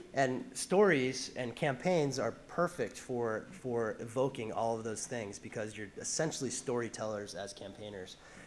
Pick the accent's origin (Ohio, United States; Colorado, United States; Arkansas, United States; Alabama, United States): Colorado, United States; Boulder; It was local to my hometown, which is Boulder, Colorado.